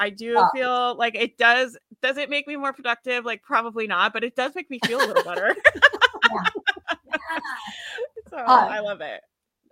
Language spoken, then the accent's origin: English; Southern United States, United States; That's, I'm from the South, right? So it's like, oh, bless her heart.